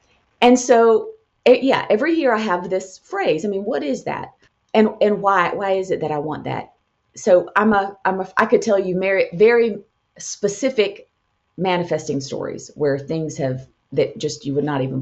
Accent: Georgia, United States; now in Alabama, United States; I'm from North Georgia, so I love a view. I love water. Live in Alabama now.

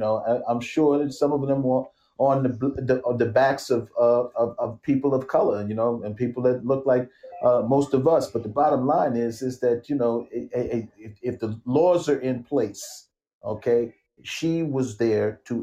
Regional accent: New York, United States; Listen, I mean, I'm from New York, like many of the panelists here.

